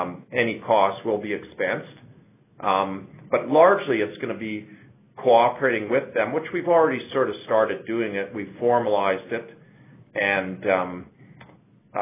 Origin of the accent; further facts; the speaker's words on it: Canada; I guess as a Canadian, it saddens me